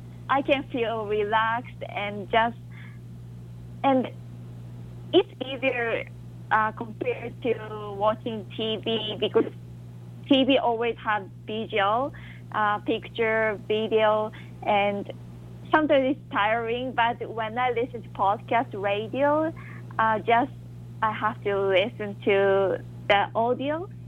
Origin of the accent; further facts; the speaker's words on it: Japan; but I feel like, because I grew up in Japan, I have some, I can tell you guys about some new perspective, like new culture.